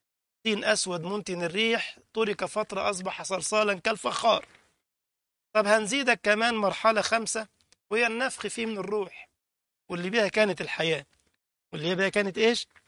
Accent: Egypt; ولا القرود اللي عندنا في مصر

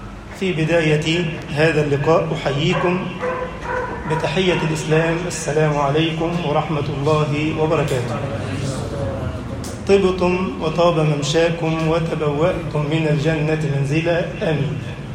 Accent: Egypt; اجعل بلدنا مصر أمنا أمانا

